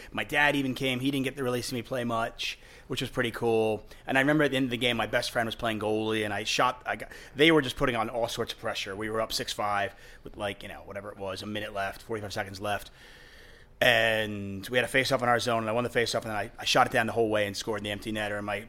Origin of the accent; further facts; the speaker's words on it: Queens, New York, United States; born there; Like, I was born in Queens. I lived in upstate for a little bit.